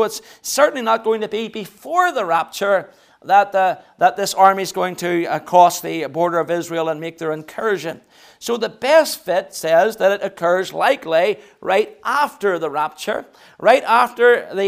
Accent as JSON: {"language": "English", "town": "Belfast", "region": "Northern Ireland", "country": "United Kingdom", "said": "You know, I come from Northern Ireland, and our city in Belfast"}